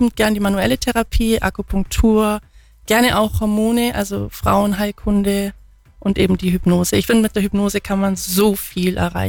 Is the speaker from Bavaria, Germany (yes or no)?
yes; Sonthofen, Bavaria, Germany; also born or lived in Immenstadt; Genau, gebürtig aus Immenstadt und in Sonthofen groß geworden und heute ist auch meine Praxis da.